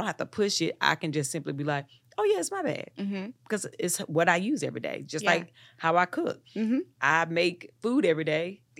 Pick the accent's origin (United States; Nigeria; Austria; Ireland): United States; Eden, North Carolina; And I grew up in Eden, North Carolina, child.